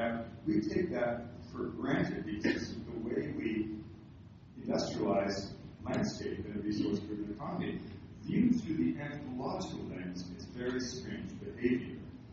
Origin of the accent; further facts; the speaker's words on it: British Columbia, Canada; I was raised in British Columbia to believe our forests existed to be cut.